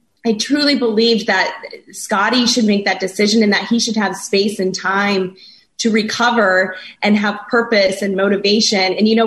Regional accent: Washington, United States; You know, I'm actually a small town farm girl born and raised in Washington State

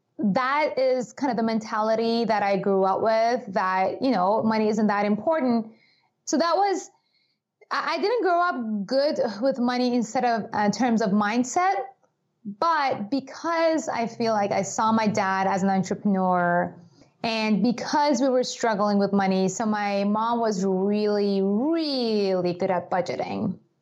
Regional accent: Iran; I grew up in Iran. And in Iran, it was after the revolution.

